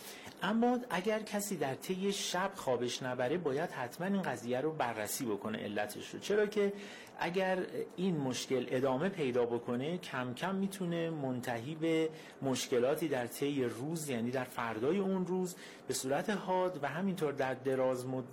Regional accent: Tehran, Tehran Province, Iran; ما در تهران به دنیا اومدیم، اما اگر اصالت خانوادگی من، هم پدر بزرگ هم مادر بزرگ، هم اهل شهر گلپایگان هستن.

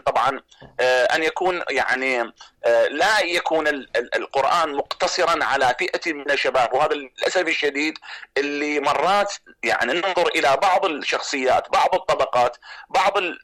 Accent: Iraq; أنا أتحدث يعني كعراقي

